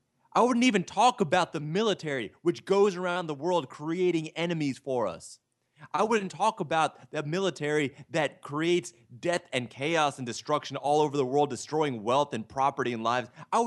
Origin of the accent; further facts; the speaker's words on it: Maryland, United States; My home state in Maryland